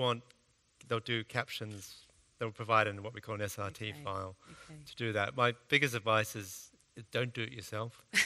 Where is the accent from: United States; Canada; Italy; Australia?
Australia; accent: slightly Australian; they don't understand my accent very well, being slightly Australian.